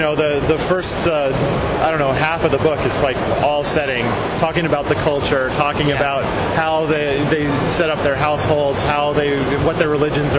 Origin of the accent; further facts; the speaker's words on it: Tucson, Arizona, United States; Well, I grew up in Tucson, Arizona, and I was always really interested in the mythology of that region.